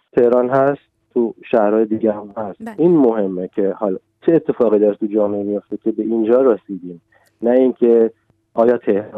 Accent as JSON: {"language": "Persian", "town": "Shiraz", "region": "Fars", "country": "Iran", "tie": "born or raised there", "also_born_or_lived": "Tehran", "said": "من خودم تو تهرانم زندگی کردم، تو شیراز بزرگ شدم ولی تهران زندگی کردم."}